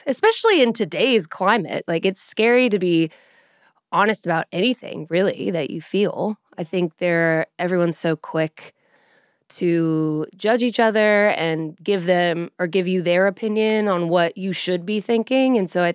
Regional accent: Colorado, United States; now in Nashville, United States; especially I'm from Colorado. And so when I moved to Nashville, being Western and Southern are very different.

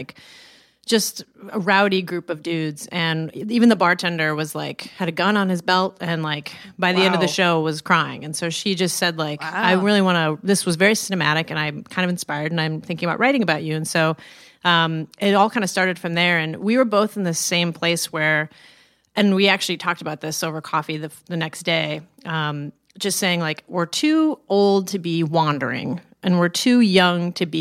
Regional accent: Midwest, United States; She saw me play a show in the Midwest, in St. Louis, actually, and I'm from the Midwest, so what up, MW?

